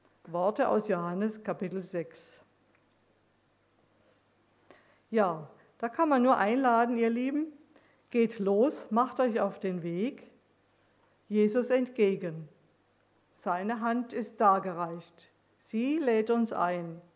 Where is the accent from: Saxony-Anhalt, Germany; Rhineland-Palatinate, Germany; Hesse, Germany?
Hesse, Germany; Wetzlar; ich denke speziell an Wetzlar, wo ich wohne, wo ich herkomme, wo ich die letzten Jahre lebe